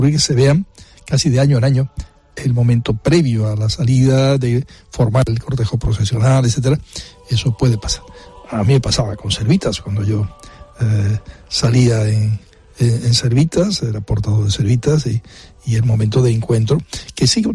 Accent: Málaga, Andalusia, Spain; Yo soy del barrio de la Victoria

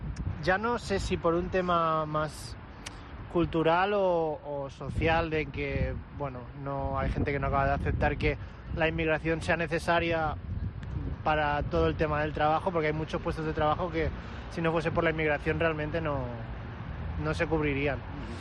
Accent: Catalonia, Spain; now in Madrid, Spain; No soy de aquí de Madrid, soy de un pueblo de Girona, donde hay bastante inmigración

